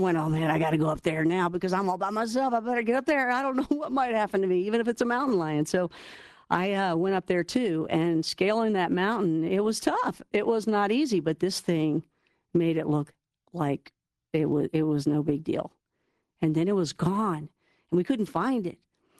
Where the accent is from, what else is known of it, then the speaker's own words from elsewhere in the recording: Kentucky, United States; I'm from Kentucky.